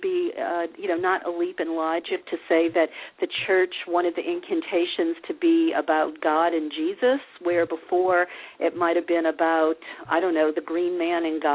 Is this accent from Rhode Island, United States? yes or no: no; New Orleans, Louisiana, United States; I mean, I'm from New Orleans, and Mardi Gras has pagan roots